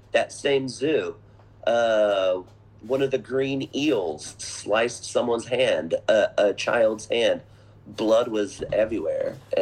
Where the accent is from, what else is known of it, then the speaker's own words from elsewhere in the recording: Pearland, Texas, United States; Growing up in Pearland off of Dixie Farm Road, we had farms and we had trees and woods. We had creeks.